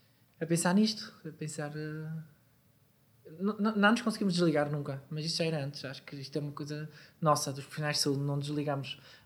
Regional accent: Vila Real, Portugal; Eu sou de Vila Real, tenho a minha família toda em Vila Real.

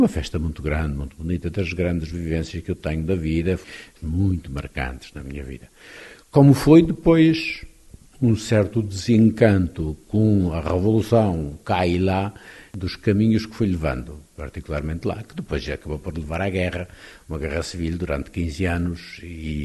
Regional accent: Madeira, Portugal; born there; sou atualmente o bispo de Setúbal, nasci na Madeira e o quinto filho de uma família de 10

